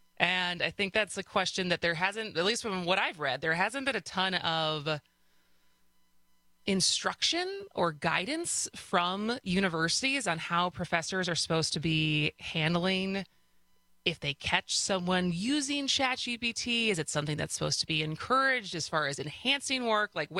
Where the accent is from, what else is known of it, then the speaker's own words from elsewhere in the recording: Madison, Wisconsin, United States; But yes, I am in Madison, my hometown. Very happy to be here. Always nostalgic every time I drive into town.